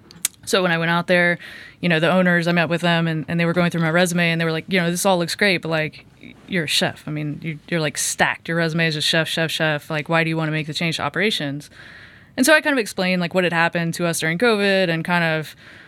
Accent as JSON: {"language": "English", "town": "Houston", "region": "Texas", "country": "United States", "said": "I'm from Houston. From Houston, Texas, originally."}